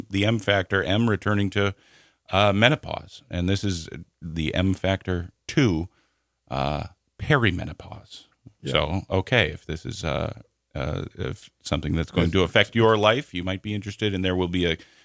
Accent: Minnesota, United States; I'm from Minnesota

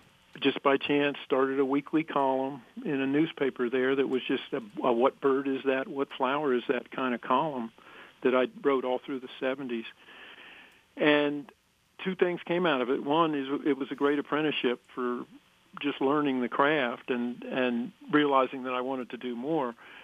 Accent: the Carolinas, United States; I grew up in the Carolinas.

